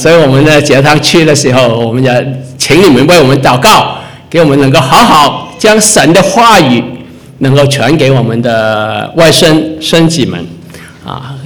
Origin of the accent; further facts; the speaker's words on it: Hong Kong; also born or lived in United States; now in Ottawa, Canada; 我们第一段的时间是在香港跟美国，我是在香港出生长大，在美国读书啊。然后第二段时间我们来到渥太华三十多年